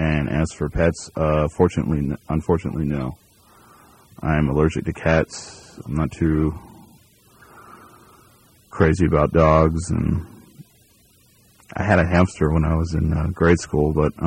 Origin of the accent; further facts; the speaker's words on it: Bremerton, Washington, United States; I'm from Bremerton, Washington, 24 years old, studying broadcast production at WSU.